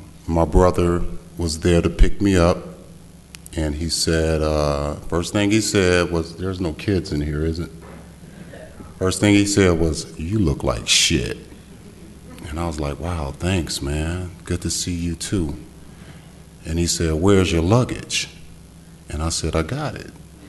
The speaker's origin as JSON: {"language": "English", "town": "Detroit", "region": "Michigan", "country": "United States", "said": "We're from Detroit"}